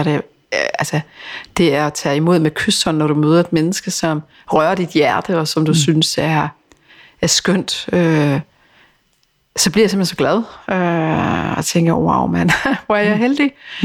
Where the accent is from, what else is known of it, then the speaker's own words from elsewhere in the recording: Region of Southern Denmark, Denmark; Du skal huske på, at jeg er sønderjyde.